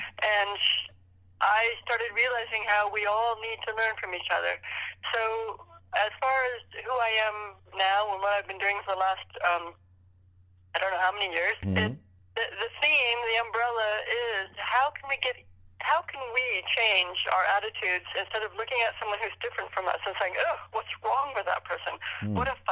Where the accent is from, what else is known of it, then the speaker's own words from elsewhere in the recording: Wyoming, United States; born there; I was born in Wyoming, although I guess I did. where they don't talk much in Wyoming